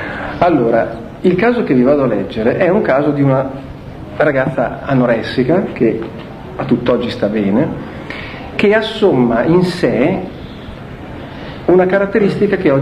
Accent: Tuscany, Italy; nella mia infanzia il cosiddetto matto o il folle aveva un posto, vale a dire, nel mio paese di origine, toscano, c'era il cosiddetto matto del paese

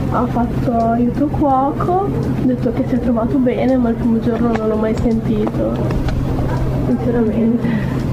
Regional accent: Modena, Emilia-Romagna, Italy; born there; però io invece sono nata a Modena

